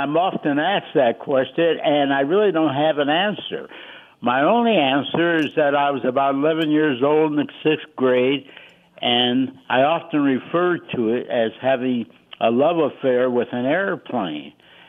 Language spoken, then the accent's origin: English; Minneapolis, Minnesota, United States; Well, like I said, I was raised in the Minneapolis, so I knew very little about the good old segregated South.